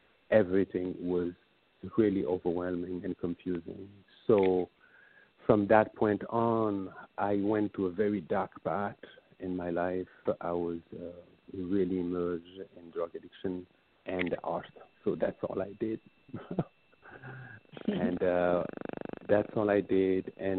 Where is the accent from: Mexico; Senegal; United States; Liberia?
Senegal; English is a second language; moved away as an adult; I'm originally from Senegal, from West Africa.